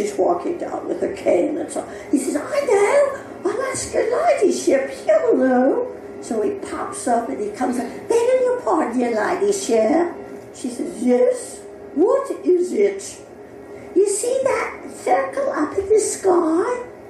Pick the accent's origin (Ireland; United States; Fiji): Ireland; I love being Irish. I love visiting there. It is just a great place.